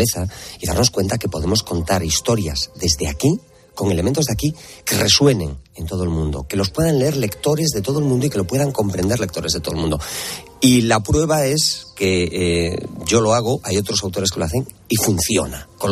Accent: Galicia, Spain; Soy muy gallego, he nacido, he crecido, vivo aquí, y entonces es un material de primera mano.

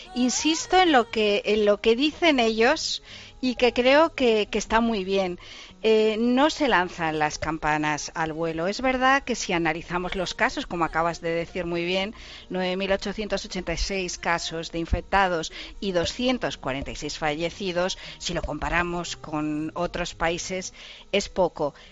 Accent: Spain; como española

